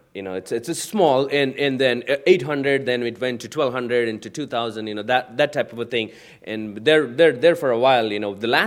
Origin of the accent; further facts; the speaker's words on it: India; We are from South Central, right next to Orissa. Orissa State, next to Orissa State